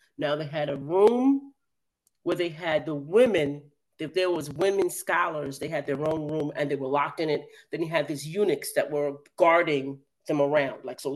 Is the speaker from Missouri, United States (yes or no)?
no; New York, United States; So, of course, I'm from New York.